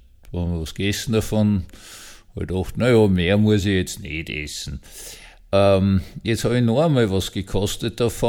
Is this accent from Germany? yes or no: no; Vienna, Austria; Ich bin aufgewachsen in Wien in einer sehr schönen 150 Quadratmeter Altbauwohnung.